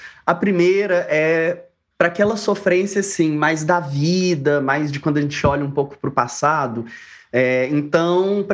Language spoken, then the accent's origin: Portuguese; Belo Horizonte, Minas Gerais, Brazil; Eu sou de Belo Horizonte, BH tem um carnaval maravilhoso, que tem, assim, sido incrível nos últimos anos.